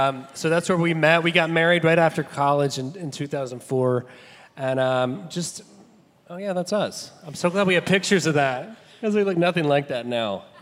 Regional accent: Montgomery, Alabama, United States; I'm from Montgomery originally

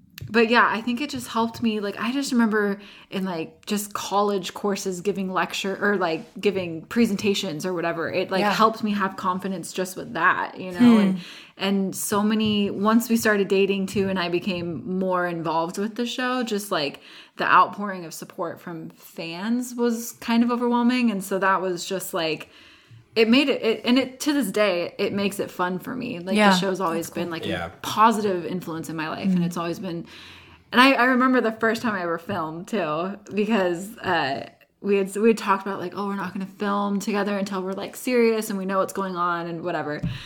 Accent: Vancouver, Washington, United States; Because I'm from Vancouver. I'm not from like this area.

